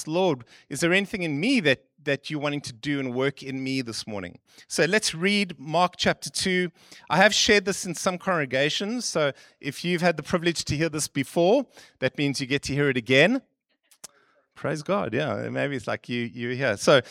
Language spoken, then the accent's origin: English; Seychelles; I was born in the Seychelles. I'm from a little island, and my family actually make alcohol for a living